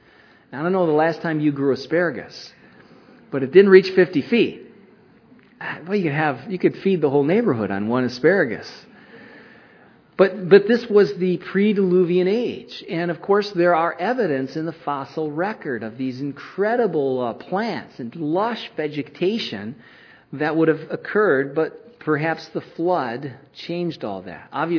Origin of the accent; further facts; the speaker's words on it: Michigan, United States; I grew up in Michigan and I always remember around a particular time in summer, the cottonwood trees.